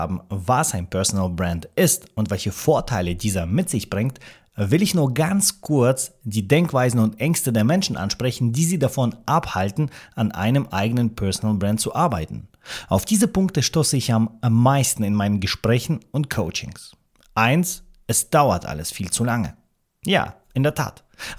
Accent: Baden-Württemberg, Germany; also born or lived in Russia; geboren in Russland, Migrationshintergrund, aufgestiegen von der Hauptschule, Gymi gemacht, aufgewachsen am Bodensee im Schwabenländle

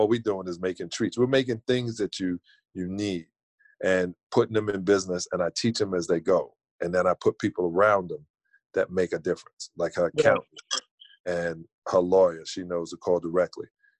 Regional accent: Brooklyn, New York, United States; Bernard King, because I'm from Brooklyn.

